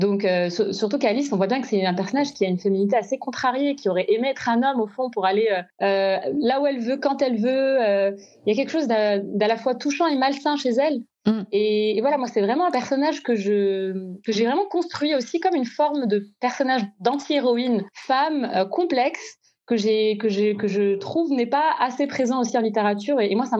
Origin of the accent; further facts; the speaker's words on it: Morocco; oui, je parle la langue, j'ai grandi au Maroc